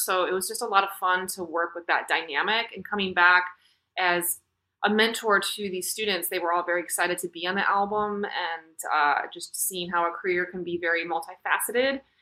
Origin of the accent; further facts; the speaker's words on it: Chicago, Illinois, United States; So I grew up in the Chicagolands area and was a member of Chicago Youth Symphony